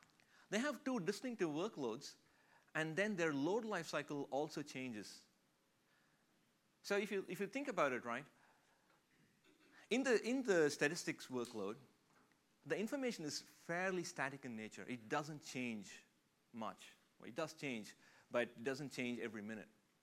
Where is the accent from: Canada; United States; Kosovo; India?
India; I'm basically from India, and you know, like most Indians